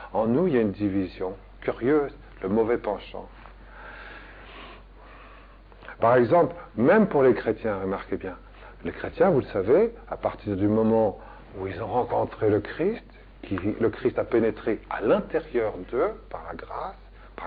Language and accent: French; Provence-Alpes-Côte d'Azur, France; Moi, je viens des Gorges du Verdon.